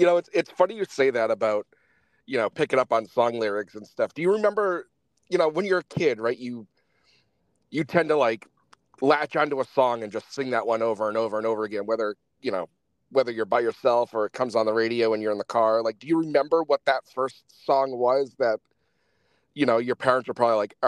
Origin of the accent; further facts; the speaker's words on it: New England, United States; I'm from New England.